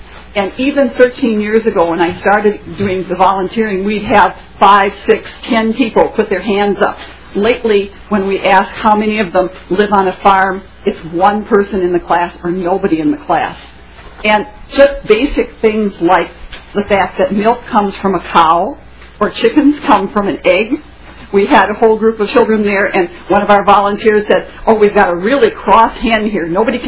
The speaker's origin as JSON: {"language": "English", "town": "St. Paul", "region": "Minnesota", "country": "United States", "tie": "born or raised there", "said": "And I grew up in St. Paul. I really had no farm background"}